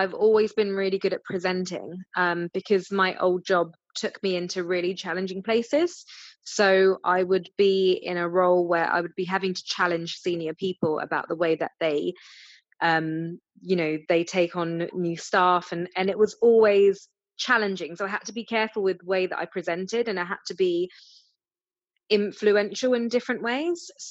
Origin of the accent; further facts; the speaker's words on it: Southampton, South East England, United Kingdom; You know, I'm a girl from Southampton who has moved around a lot, and you know, I'm not from a wealthy background.